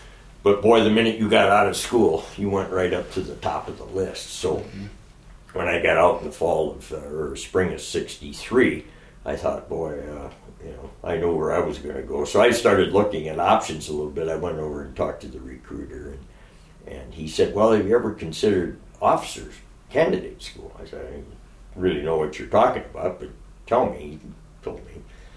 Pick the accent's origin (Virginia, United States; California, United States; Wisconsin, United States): Wisconsin, United States; Well, I think I grew up in Wisconsin, central Wisconsin, and when I was 8-10 years old, my folks brought us out